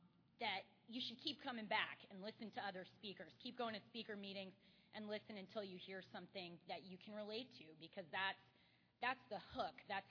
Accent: Tampa, Florida, United States; I was born here in Tampa. I'm a native Floridian

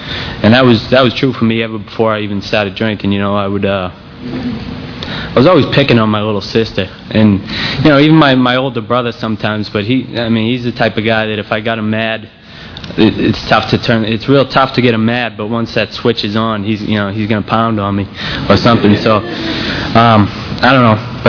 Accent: Waltham, Massachusetts, United States; I'm originally from Waltham, Massachusetts. I from a pretty normal family.

